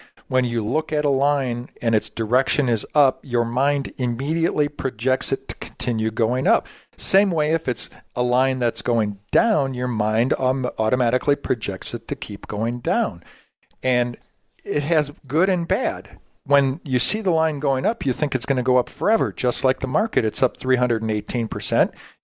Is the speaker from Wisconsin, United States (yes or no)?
yes; Milwaukee, Wisconsin, United States; now in St. Louis, United States; And I mean, I come from Milwaukee. And we talked about the weather changes here in St. Louis.